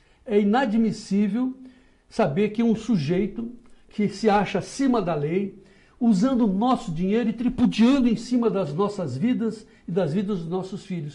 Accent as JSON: {"language": "Portuguese", "town": "Araraquara", "region": "São Paulo", "country": "Brazil", "tie": "born there", "said": "lá em Araraquara, onde eu nasci"}